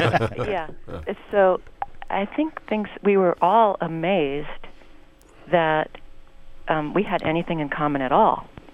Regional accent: Berkeley, California, United States; I only had to say I was from Berkeley, and everybody knew all my opinions.

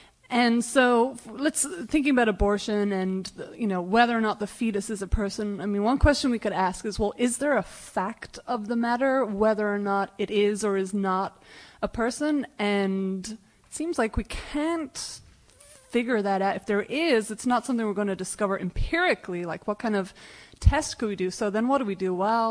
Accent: San Francisco, California, United States; I'm from San Francisco.

